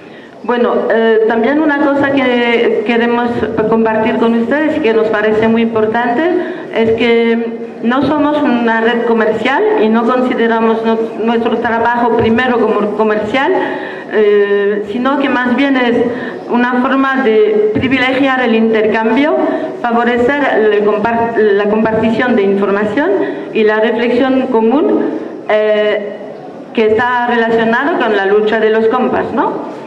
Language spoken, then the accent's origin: Spanish; Liège, Wallonia, Belgium; Venimos de Bélgica, de la ciudad de Lieja